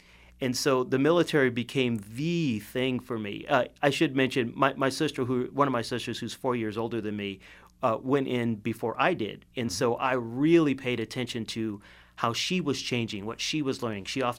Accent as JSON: {"language": "English", "town": "Evanston", "region": "Illinois", "country": "United States", "tie": "born or raised there", "said": "I grew up in a city just north of Chicago called Evanston, Illinois."}